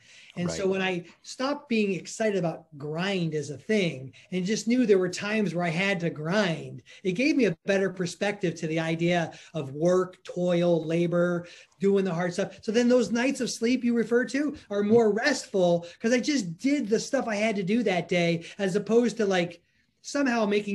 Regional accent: Ohio, United States; So I'm from Ohio.

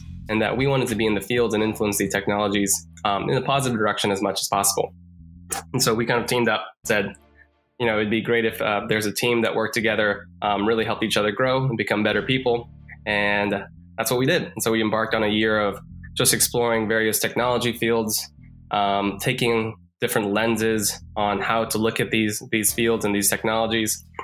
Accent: Texas, United States; also born or lived in Korea; So I grew up in Texas, spent a lot of time in Korea growing up, and then moved back to Texas.

